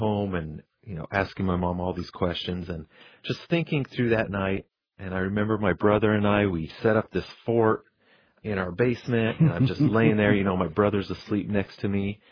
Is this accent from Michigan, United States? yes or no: no; Colorado, United States; You know, I was born and raised in Colorado. I've been there my whole life.